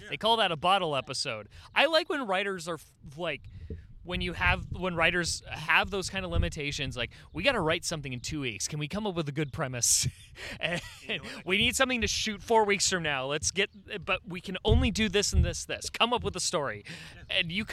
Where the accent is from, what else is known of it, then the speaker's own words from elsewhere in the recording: United States; but my response to that is, I'm an American, goddammit.